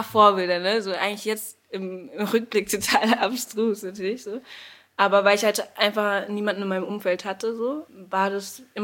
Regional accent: Ludwigshafen, Rhineland-Palatinate, Germany; Ich komme eigentlich aus Ludwigshafen. Also da bin ich geboren worden, glaube ich, nicht. Ja, genau, aus Lu.

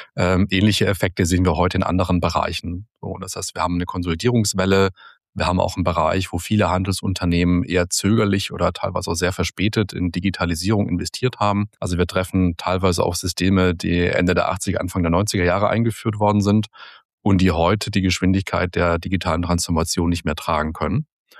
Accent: Heilbronn, Baden-Württemberg, Germany; in meiner Heimatstadt Heilbronn

